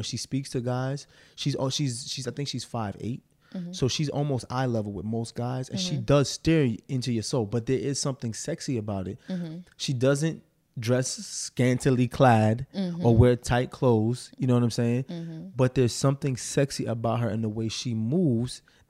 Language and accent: English; Arkansas, United States; What's up, Mar? And I'm from Arkansas.